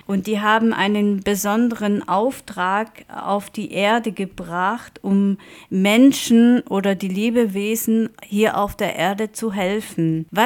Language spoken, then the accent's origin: German; Baden-Württemberg, Germany; also born or lived in Lower Saxony; Und ich bin 1982 in Niedersachsen geboren und in Baden-Württemberg aufgewachsen.